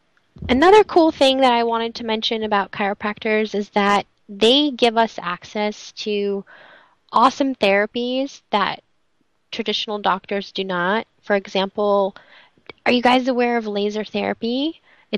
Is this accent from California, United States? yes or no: yes; California, United States; it was so inspiring to be in my home state, right smack in the middle of it, and experience the culture there. And there really is such an amazing culture in Sebastopol and in Santa Rosa, California.